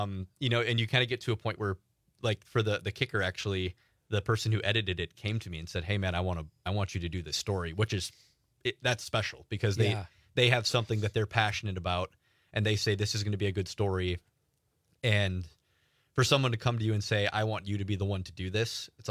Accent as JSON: {"language": "English", "town": "Kewaskum", "region": "Wisconsin", "country": "United States", "said": "Like it was so cool because I'm a kid from Kewaskum, Wisconsin, man."}